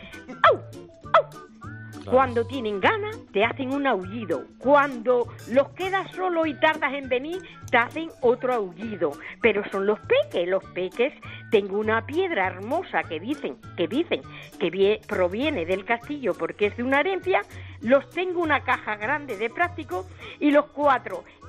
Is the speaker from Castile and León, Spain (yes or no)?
no; Belvís de Monroy, Extremadura, Spain; el pueblo es muy pequeñito. Yo soy de Belvis de Monroy.